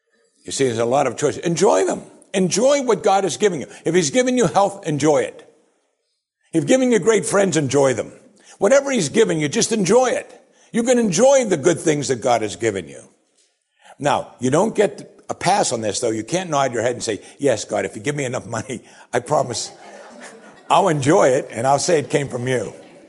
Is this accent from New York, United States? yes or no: no; Pittsburgh, Pennsylvania, United States; because I'm from Pittsburgh